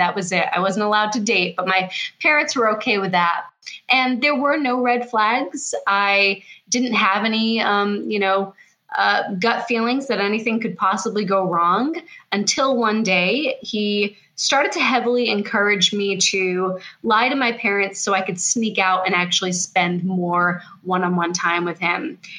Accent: Fairhaven, Massachusetts, United States; So I grew up near the Cape area of Massachusetts in a town called Fairhaven, and went to the local high school, very small, you know, rural community.

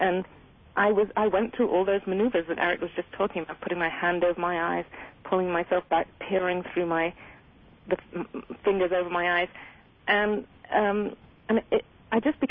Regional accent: England, United Kingdom; I was brought up in England, and you know, my life was kind of rather bleak and dull, and everyday working class family, not particularly interesting.

